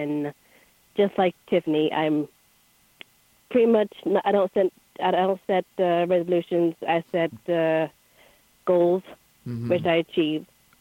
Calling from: North Carolina, United States; from North Carolina. New caller.

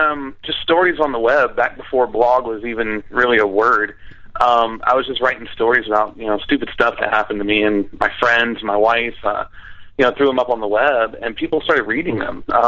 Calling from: Atlanta, Georgia, United States

